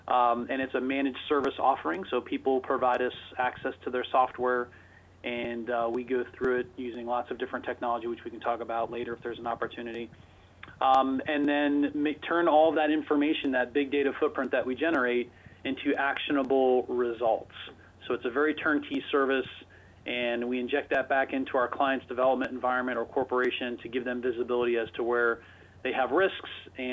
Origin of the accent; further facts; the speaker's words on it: Ohio, United States; I'm a Midwestern kid. I grew up in Ohio, and I met my current business partners working for a startup in Boston.